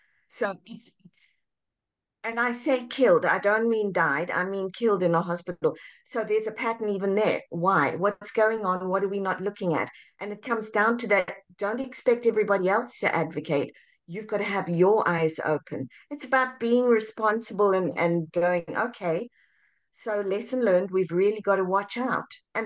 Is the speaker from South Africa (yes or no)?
yes; South Africa; now in United States; I was born and raised in South Africa, moved over to the US